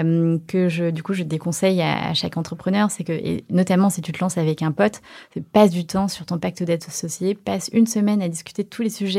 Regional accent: Saint-Étienne, Auvergne-Rhône-Alpes, France; also born or lived in China; Alors moi, je suis née en Chine, dans une petite ville de quelques millions d'habitants qui s'appelle Chenzhou.

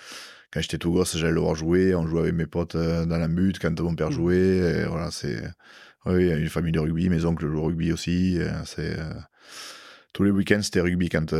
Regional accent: Tarbes, Occitanie, France; born there; C'est ça, je suis né à Tarbes et j'ai jamais joué à Tarbes.

